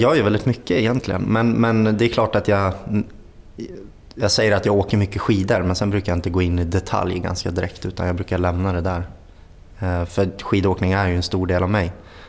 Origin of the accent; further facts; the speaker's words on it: Östersund, Jämtland County, Sweden; Men jag är stolt jämtlänning, men jag kommer ju från Östersund, men det är också stolt över.